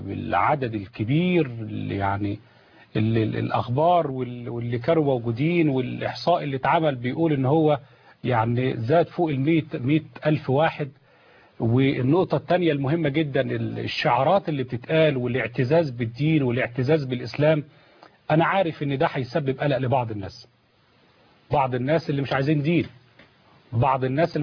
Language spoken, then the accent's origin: Arabic; Egypt; نحارب بعض كمسلمين كمصريين،